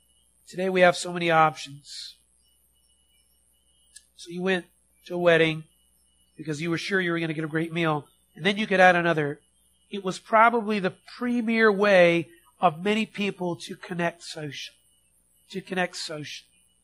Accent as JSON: {"language": "English", "region": "Pacific Northwest", "country": "United States", "said": "I come from the Northwest where, you know, if your tires were doing this and you weren't really going anywhere, then you put the chains on, right?"}